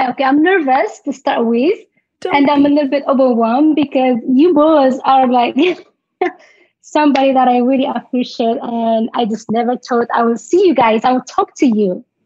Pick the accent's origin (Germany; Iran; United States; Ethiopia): Ethiopia; Tigray; English is a second language; for what's going on in my hometown in Tigray.